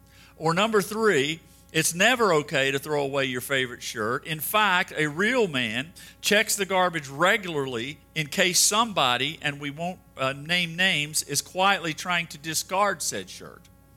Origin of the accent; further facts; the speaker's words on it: West Virginia, United States; I'll tell you a little bit about myself. I grew up in West Virginia.